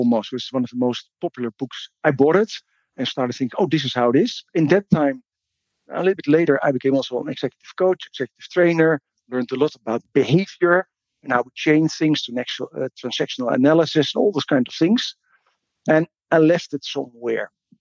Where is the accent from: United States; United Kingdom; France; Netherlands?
Netherlands; Amsterdam, North Holland; also born or lived in Australia; now in Madrid, Spain; As you can hear, I'm Dutch, born and raised in Amsterdam. So that is the beautiful Sin City that where everything is allowed and nothing is allowed in the same moment. Lived in Australia for 9 years, lived now in the beautiful Madrid.